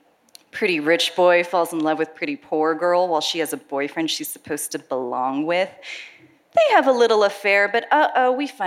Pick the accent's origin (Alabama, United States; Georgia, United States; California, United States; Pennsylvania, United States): California, United States; San Gabriel Valley; I grew up in the San Gabriel Valley, which is just east of Los Angeles. My parents are first-generation immigrants.